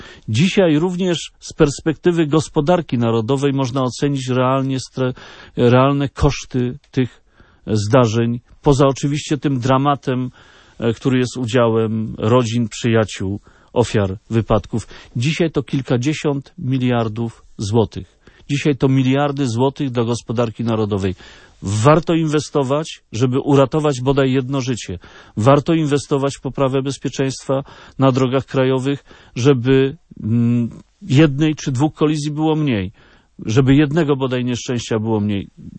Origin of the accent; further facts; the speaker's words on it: Lesser Poland, Poland; Ja jestem z Małopolski i to nie jest jakaś tajemnica. Jestem posłem ziemi krakowskiej.